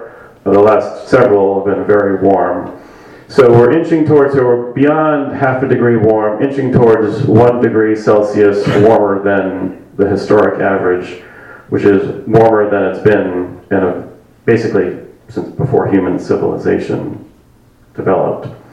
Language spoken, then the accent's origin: English; Massachusetts, United States; I grew up in Massachusetts